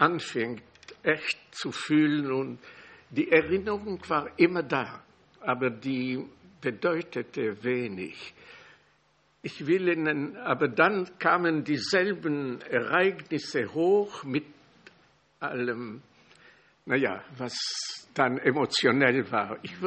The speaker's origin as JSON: {"language": "German", "country": "Czechia", "said": "Die wussten nicht, dass ich ein Jude war. Die wussten nichts, die wussten, ich war ein Tscheche und war ein Ungläubiger, oder wie man das sagen kann, der irgendwie getauft war. Die durften nicht wissen, dass ich jüdisch war"}